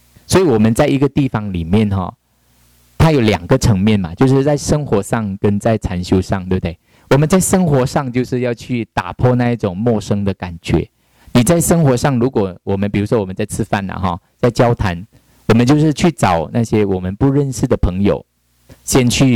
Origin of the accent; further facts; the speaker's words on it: Taiwan; 那中文班都是我们台湾人啊大陆人嘛